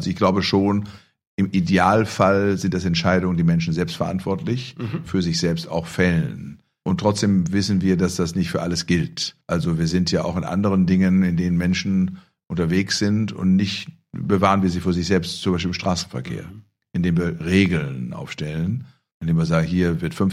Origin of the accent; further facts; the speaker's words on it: Bielefeld, North Rhine-Westphalia, Germany; Wenn ich in Bielefeld in meiner Heimatstadt in die Praxis fahre